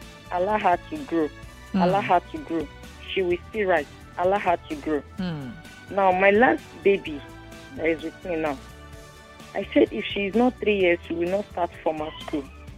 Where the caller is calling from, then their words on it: Ikorodu, Lagos, Nigeria; I'm a colleague from Ikorodu.